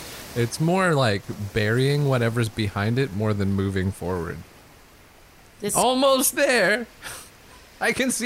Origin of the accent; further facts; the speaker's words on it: Romania; I am also from Jandabar's land, as we call Romania, those of us who are from it.